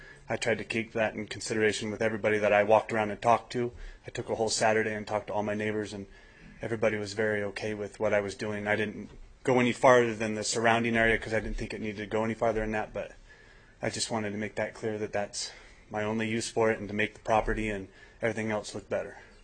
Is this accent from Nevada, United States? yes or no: yes; Carson City, Nevada, United States; I was born and raised in Carson City.